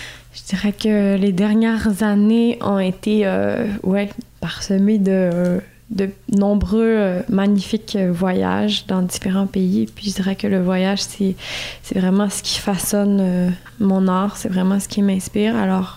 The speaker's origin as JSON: {"language": "French", "region": "Quebec", "country": "Canada", "said": "Moi, je suis auteure-compositrice-interprète du Québec."}